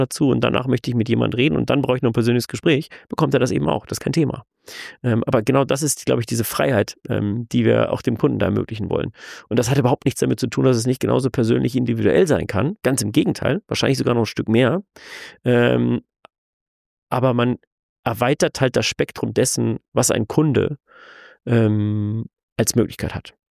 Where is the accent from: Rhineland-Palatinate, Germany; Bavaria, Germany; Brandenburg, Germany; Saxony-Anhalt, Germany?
Bavaria, Germany; Burg Walbach; Liebe Grüße nach Burg Walbach in der bayerischen Rhön. Das ist meine Heimat und das ist ein so wunderschöner Fleck Erde.